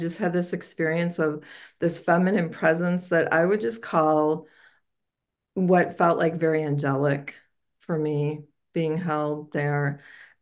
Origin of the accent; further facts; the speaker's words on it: Michigan, United States; I actually was 6 years old and I grew up in Michigan